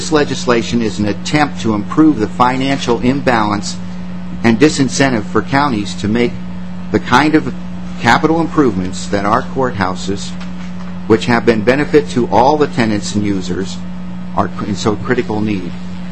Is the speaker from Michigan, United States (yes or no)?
no; Duluth, Minnesota, United States; I'm from Duluth, Minnesota.